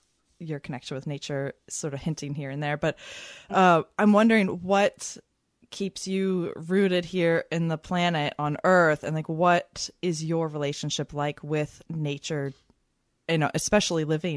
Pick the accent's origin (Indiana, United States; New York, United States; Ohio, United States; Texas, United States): New York, United States; New York City; also born or lived in Maryland; I grew up part time in New York City and part time in like, on the Chesapeake Bay in Maryland.